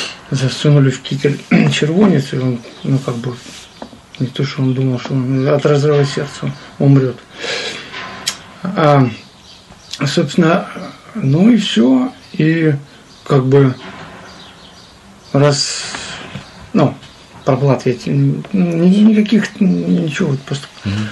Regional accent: Kharkiv, Kharkiv Oblast, Ukraine; мы из Харькова приехали поступать.

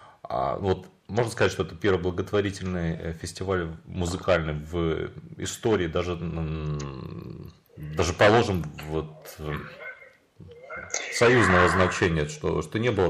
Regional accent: Kharkiv, Kharkiv Oblast, Ukraine; я харьковчанин

